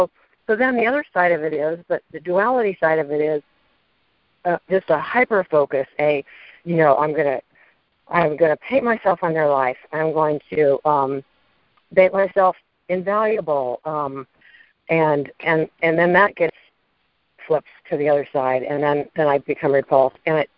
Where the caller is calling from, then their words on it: San Francisco, California, United States; I'm calling from San Francisco.